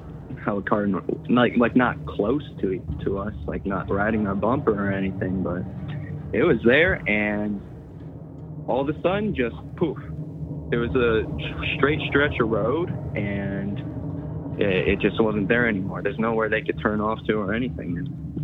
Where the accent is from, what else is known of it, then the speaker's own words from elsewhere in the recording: New Jersey, United States; now in Florida, United States; So I just moved to Florida not long ago, like last year, middle of last year. Before that, I grew up in New Jersey.